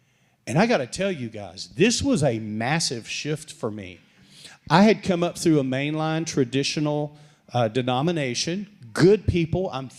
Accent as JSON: {"language": "English", "region": "Texas", "country": "United States", "tie": "born or raised there", "said": "West Texas, if it has anything dark, it's pretty well hidden because everybody's nice. Everybody's brother, sister, yes, ma'am, no, ma'am. I mean, I grew up in a nice culture. I'm very thankful for that, being raised in that."}